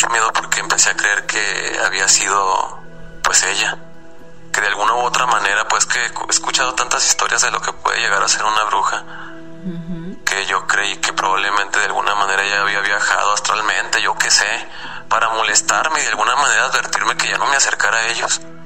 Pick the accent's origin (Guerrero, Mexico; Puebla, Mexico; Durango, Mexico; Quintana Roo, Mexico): Durango, Mexico; Gómez Palacio; soy de Gómez Palacio, Durango.